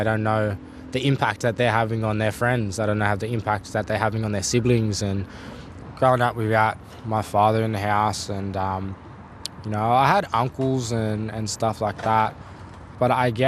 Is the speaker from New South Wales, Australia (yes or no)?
yes; Maroubra, New South Wales, Australia; I'm a Gomori man. My people are from Moree, Tauhara, but I grew up on Bidjigal Land in Maroubra.